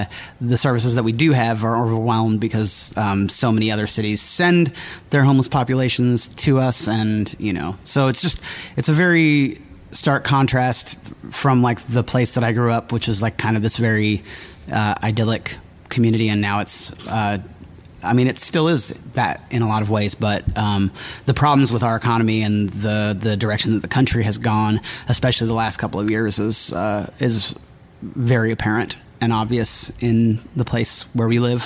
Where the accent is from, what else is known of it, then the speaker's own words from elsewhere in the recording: Bloomington, Indiana, United States; also born or lived in Nashville, Tennessee; I moved back home from Nashville, Tennessee, back to Bloomington, Indiana.